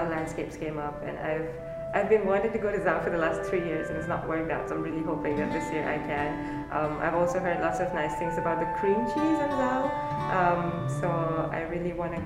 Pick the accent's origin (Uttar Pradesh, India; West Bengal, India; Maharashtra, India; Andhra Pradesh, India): Maharashtra, India; Aurangabad; English is a second language; So I come from India, which is a very vast country, just geographically speaking, it's huge.